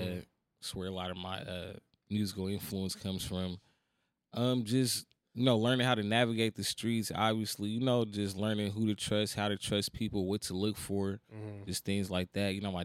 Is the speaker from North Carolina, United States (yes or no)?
no; Oakland, California, United States; Man, just growing up in Oakland.